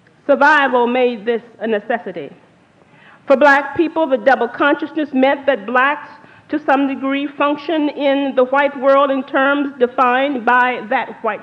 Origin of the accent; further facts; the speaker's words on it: Georgetown, South Carolina, United States; That was certainly true in my hometown, for if a black woman did not go to college to become certified to teach, the only thing she could do in Georgetown, South Carolina, was domestic service